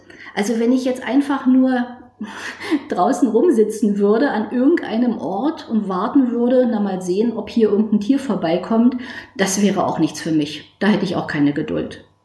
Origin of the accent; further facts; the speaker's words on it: Berlin, Germany; bin 50 Jahre alt. Ich komme aus Berlin